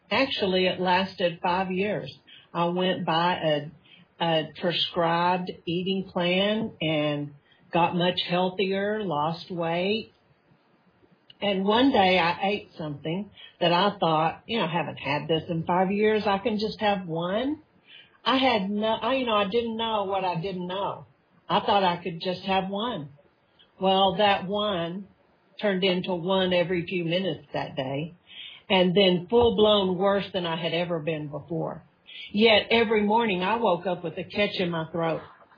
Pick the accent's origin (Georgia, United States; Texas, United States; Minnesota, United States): Texas, United States; now in Bay Area, United States; I'm sure you can tell from my accent, however, I'm from the Panhandle of Texas originally. I've been here 4.5 years.